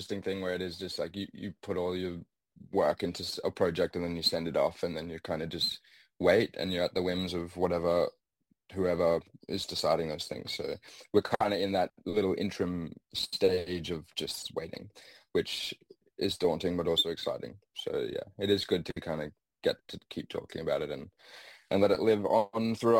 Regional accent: Australia; without seeing yourself growing up in Australia on screen, it's kind of hard to relate

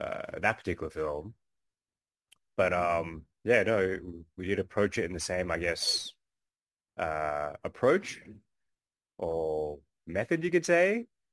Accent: Australia; I grew up in Australia, of course

